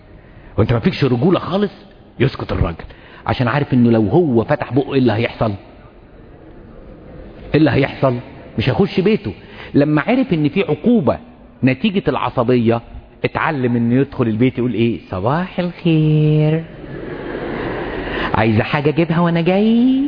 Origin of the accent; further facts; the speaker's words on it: Egypt; إحنا عندنا في مصر مدام بحبها بس عصبي ده عذر مقبول الحقيقة